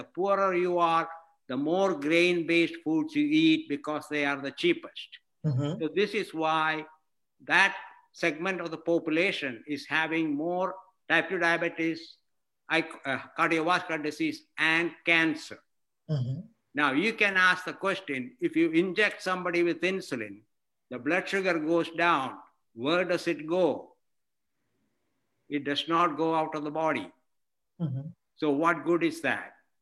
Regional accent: India; moved away as an adult; I'm originally from India. I got my medical degree in India. I went to Scotland to do an internship. I came to this country in 1970

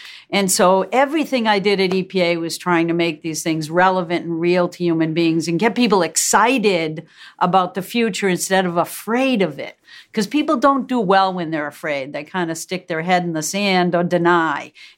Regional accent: Massachusetts, United States; We're both from Massachusetts.

